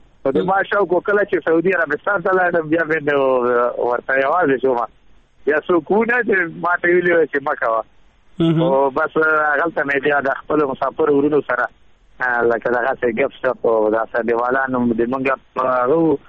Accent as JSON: {"language": "Pashto", "region": "Paktia", "country": "Afghanistan", "said": "زه خو د افغانستان او د پکتیا د منګل د کلی یم، یعنی په کام باندې منګل یم."}